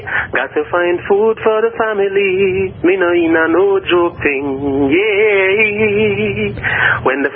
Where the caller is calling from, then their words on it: Kingston, Jamaica; Yeah, I'm calling from Jamaica, Kingston, you know?